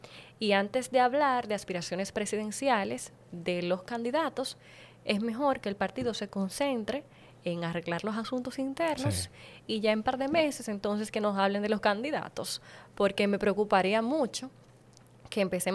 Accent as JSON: {"language": "Spanish", "region": "Santiago", "country": "Dominican Republic", "said": "yo soy de Santiago."}